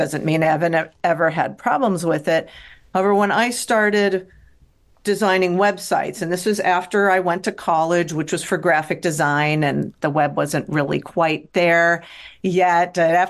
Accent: Cincinnati, Ohio, United States; moved away as an adult; also born or lived in California; now in Santa Monica, United States; From JAG Media. I am from Cincinnati, Ohio, originally, spent half my life there, the other half in California. I'm in Santa Monica.

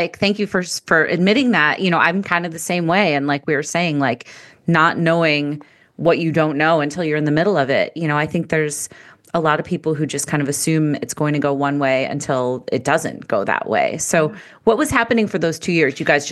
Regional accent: Chicago, Illinois, United States; I'm so jealous that you're in your Chicago high rise right now, my hometown. I miss it a lot.

